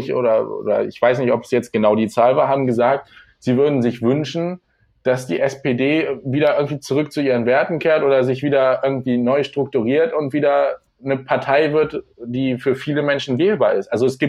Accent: Lower Saxony, Germany; Also ich komme aus einem kleinen Dorf in der Nähe von Hildesheim, also so 15 Kilometer südlich. Ich bin jetzt für die Ausbildung hergezogen

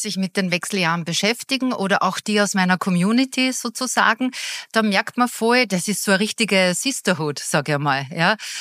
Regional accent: Austria; Bei uns in Österreich

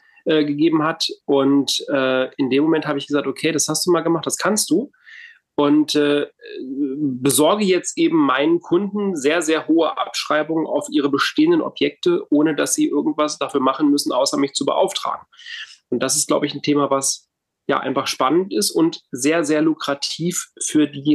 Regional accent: Hanover, Lower Saxony, Germany; ich komme aus Hannover, bin 45 Jahre alt

